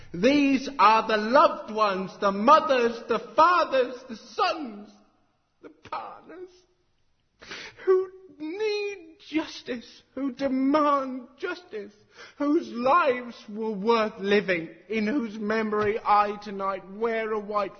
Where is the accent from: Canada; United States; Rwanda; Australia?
Australia; Western Australia; the Greylands Psychiatric Care Centre in my home state of WA